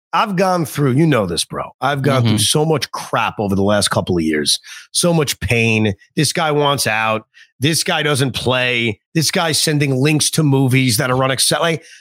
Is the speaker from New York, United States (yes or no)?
yes; Long Island, New York, United States; as a kid growing up on Long Island, I couldn't even buy Nets stuff because I'd have to drive to New Jersey to find Nets stuff.